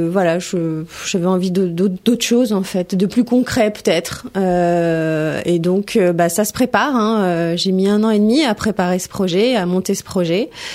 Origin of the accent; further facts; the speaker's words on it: Limoges, Nouvelle-Aquitaine, France; born there; Non, je suis née dans le Limousin à Limoges, donc voilà.